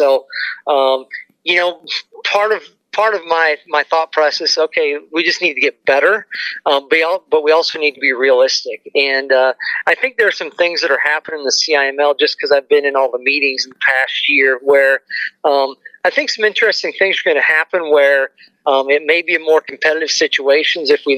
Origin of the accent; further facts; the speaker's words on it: St. Ansgar, Iowa, United States; When I was growing up in St. Ansgar, every Tuesday and Friday night, the gym, everybody from town would go to the basketball games.